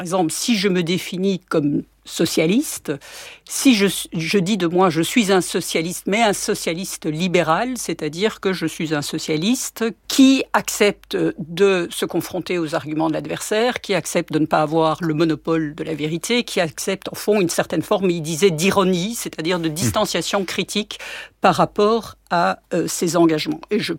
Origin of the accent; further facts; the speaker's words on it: Belgium; Alors, c'est vrai que moi, je suis belge, hein